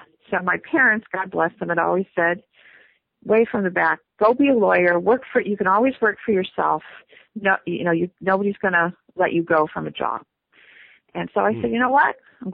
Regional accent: Omaha, Nebraska, United States; My background, I'm from Omaha, Nebraska originally, and wended my way out to Syracuse University to go to law school and get my MBA

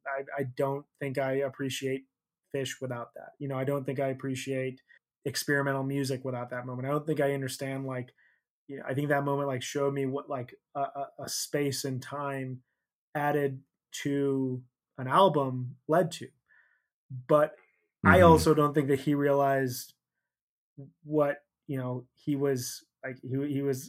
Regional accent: Chicago, Illinois, United States; so I grew up in Chicago, and I listened to the alternative rock station there a lot, Q101.

